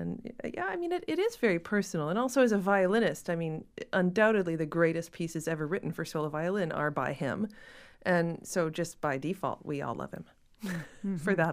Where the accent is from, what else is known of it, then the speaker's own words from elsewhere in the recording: Ontario, Canada; Also, I grew up in Ontario, and you can't really grow up there without the kind of wonderful shadow, one might say